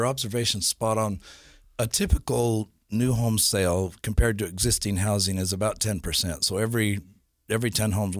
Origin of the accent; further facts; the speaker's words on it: Holladay, Utah, United States; I grew up in Holiday. It's an expensive part of Salt Lake, but I always wanted to live in Holiday.